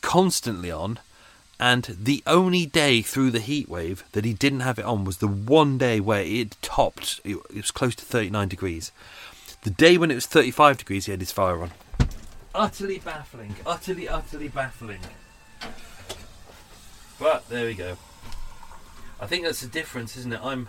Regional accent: London, United Kingdom; ….

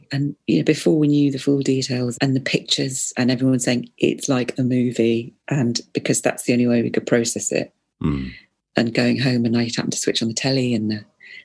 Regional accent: England, United Kingdom; And when, as an English person, you go

